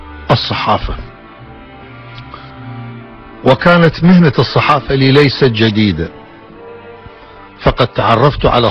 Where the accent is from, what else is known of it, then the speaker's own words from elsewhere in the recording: Maysan, Iraq; also born or lived in Baghdad; ولدت في مدينة الكويت من لواء العمارة 1934. أكملت دراسة الابتدائية للصف السادس في مدرسة الكويت الابتدائية،